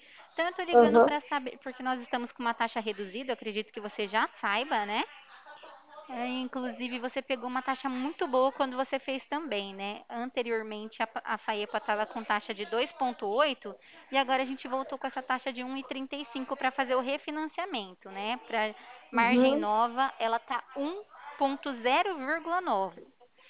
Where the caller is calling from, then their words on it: Ribeirão Preto, São Paulo, Brazil; Eu sou aqui de Ribeirão Preto, fico aqui na Presidente Vargas